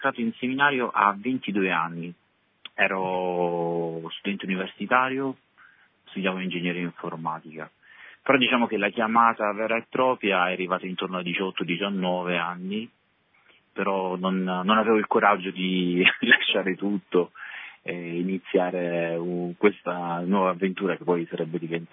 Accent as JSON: {"language": "Italian", "town": "Brindisi", "region": "Apulia", "country": "Italy", "said": "io sono di Brindisi, ho quasi 41 anni"}